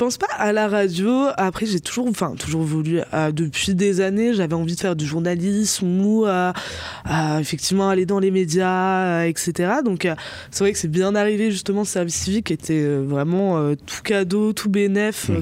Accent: Bar-le-Duc, Grand Est, France; now in Nancy, France; je viens de Bar-le-Duc à la base, une petite bourgade dans la Meuse, à Nancy depuis maintenant 6 ans.

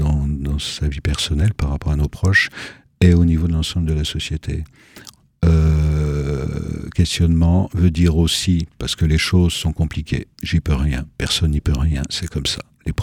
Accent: Dijon, Bourgogne-Franche-Comté, France; born there; Oula, on va loin, là, Dijon.

